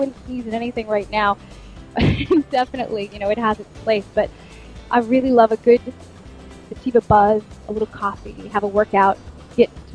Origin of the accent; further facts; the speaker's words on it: United States; moved away as an adult; now in Poland; Some of you who know me know that I'm an American living in Poland now. I've been here for a few years.